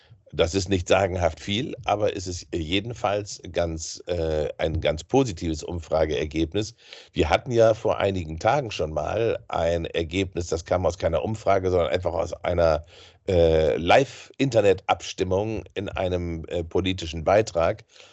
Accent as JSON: {"language": "German", "country": "Germany", "said": "Das ist für mich etwas so Unangenehmes als Bürger im Westen, als Deutscher."}